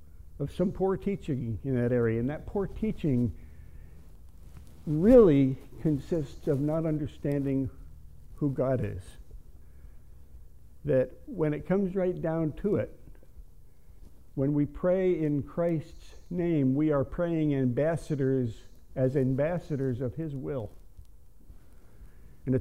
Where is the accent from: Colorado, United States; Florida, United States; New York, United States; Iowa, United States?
New York, United States; Yonkers; our fellowship of believers that Kathy and I grew up in back in Yonkers, New York, Bethany Chapel